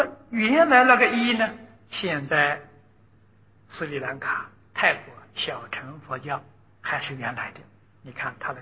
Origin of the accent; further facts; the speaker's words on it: China; 我们中国人